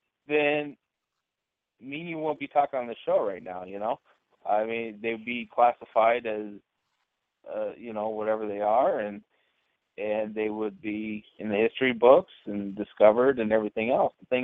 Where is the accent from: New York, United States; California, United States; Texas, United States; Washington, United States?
Washington, United States; like I said, growing up in Washington State, the Native American history of it that they've experienced